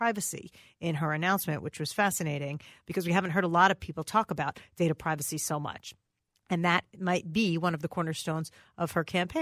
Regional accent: Minnesota, United States; And the fact that this is a thing is shocking and appalling, and it embarrasses me as a Minnesotan.

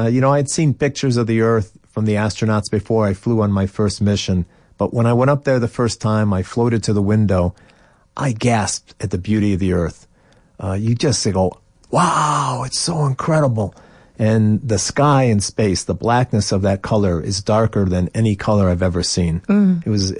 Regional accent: Cleveland, Ohio, United States; I grew up in Cleveland, Ohio, in the northern United States, and I used to identify myself. I would say I'm from Cleveland

